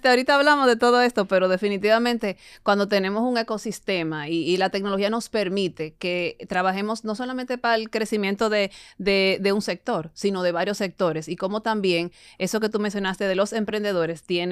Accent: Santiago, Dominican Republic; Yo soy santiaguera. Mis papás son del Cibao. Mi mamá santiaguera y mi papá de La Vega. Yo soy casada, mi esposo es santiaguero, y aunque nosotros tenemos 20 y pico de años viviendo en Santo Domingo, mis hijos nacieron en Santiago.

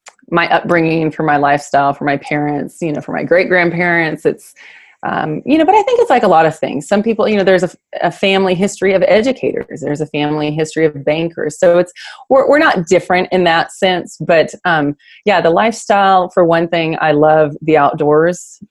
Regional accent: California, United States; I'm a fifth generation cattle rancher. I was born and raised in California. My family has ranched there for over 125 years, the same country.

